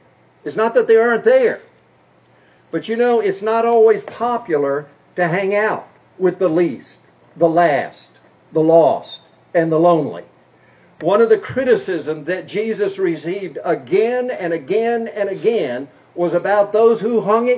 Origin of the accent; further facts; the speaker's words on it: South Korea; And growing up in Korea in the 1950s, I thought everybody experienced robberies at least once a week.